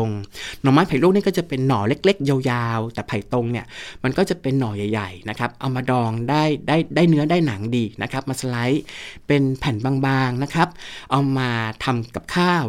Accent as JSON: {"language": "Thai", "region": "Southern Thailand", "country": "Thailand", "said": "เราเรียกว่าคนใต้เรียกว่าร้อยจังหู้หรือว่าร้อยแรงเป็นต้นนะครับคนไทยภาคกลางเราเรียกแกงส้มปักใต้ว่าแกงเหลือง"}